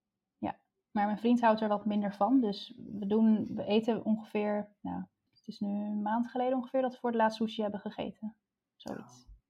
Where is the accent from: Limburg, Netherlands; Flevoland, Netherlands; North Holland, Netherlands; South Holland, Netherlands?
North Holland, Netherlands; Amsterdam; moved away as an adult; Want ik kom zelf oorspronkelijk uit Amsterdam. Daar heb ik tot mijn 25e gewoond.